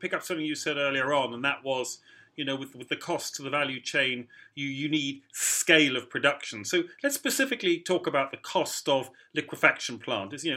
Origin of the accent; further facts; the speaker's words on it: United Kingdom; Sorry, I'm a Brit.